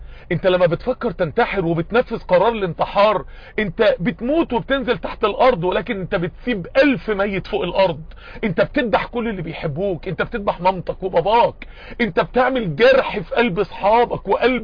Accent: Mansoura, Dakahlia, Egypt; عندنا في المنصورة

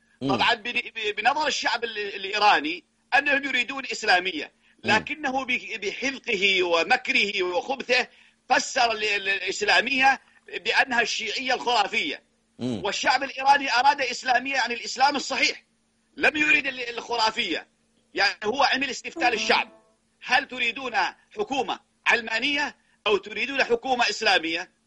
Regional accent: Yemen; عندنا في اليمن

